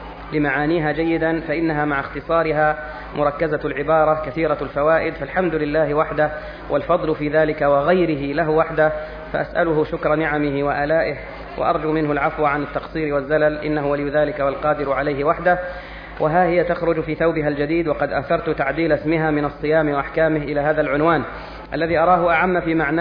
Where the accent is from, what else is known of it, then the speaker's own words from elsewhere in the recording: Egypt; والتي قد نفع الله بها أهل بلدي مصر نفعا كبيرا